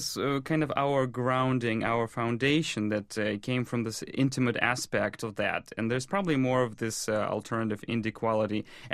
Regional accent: Kazakhstan; growing up in Kazakhstan, I remember those Kazakh nomadic folk competitions.

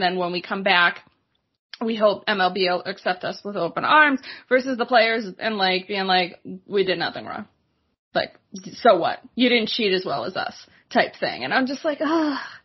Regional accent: Massachusetts, United States; Well, if my accent isn't a clue, yes, I'm from the area. I grew up about 8 miles north of Boston.

